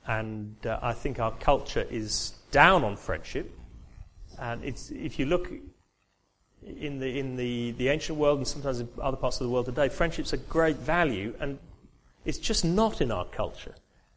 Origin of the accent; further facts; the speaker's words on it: England, United Kingdom; I'm from England, forgive me, you know, we do stupid things in England.